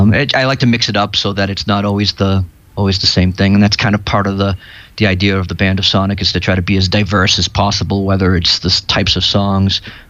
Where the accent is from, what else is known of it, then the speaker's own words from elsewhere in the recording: Chelsea, Massachusetts, United States; moved away as an adult; also born or lived in Boston / Medellin; now in Bogota, Colombia; I was born in Chelsea, lived in Boston pretty much my whole life now, and then I decided to move to Colombia about 9 years ago, and I've been here ever since. 5 years in Medellin, Colombia, and the last four here in Bogota.